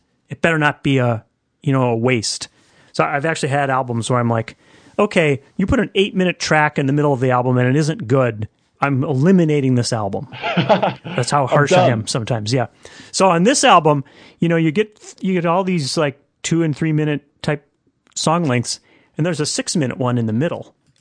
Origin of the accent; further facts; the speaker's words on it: Australia; I keep listening to it in the context of, you know, being Australian and … connection.